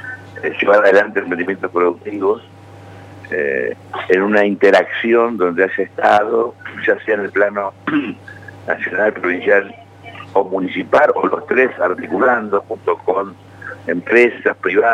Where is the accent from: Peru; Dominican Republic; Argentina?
Argentina; los que venimos de la Argentina profunda lo sabemos, tenemos que irnos de nuestros pueblos